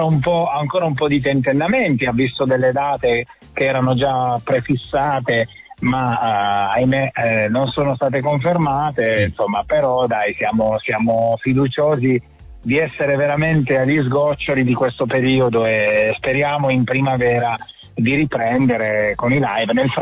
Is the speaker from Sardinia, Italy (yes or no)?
no; Apulia, Italy; Ho fatto un po' di concerti tra Milano e la Puglia, la mia terra d'origine.